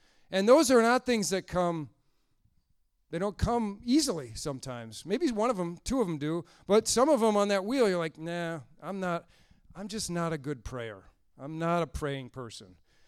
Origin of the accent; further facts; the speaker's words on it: Pewaukee, Wisconsin, United States; I'm from Pewaukee, Wisconsin, which is about the smallest town you've ever heard of, never heard of. And this guy is from my hometown